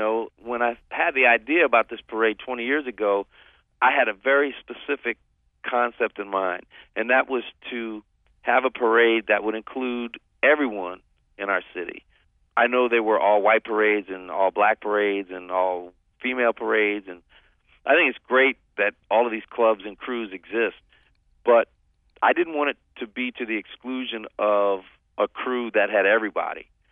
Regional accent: New Orleans, Louisiana, United States; This CD is a limited release in New Orleans. It's just like a special deal for my hometown.

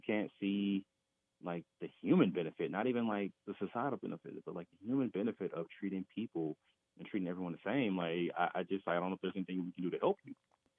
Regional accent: Kansas City, Missouri, United States; I'm from Kansas City, but I need to know and understand rural Iowa.

